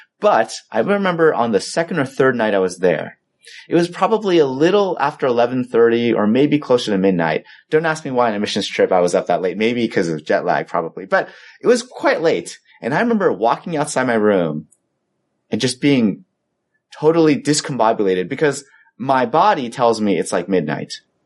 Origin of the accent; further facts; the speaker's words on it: Los Angeles, California, United States; now in Boston, United States; We know here in New England and Boston, I grew up in Los Angeles, which is farther south, closer to the equator.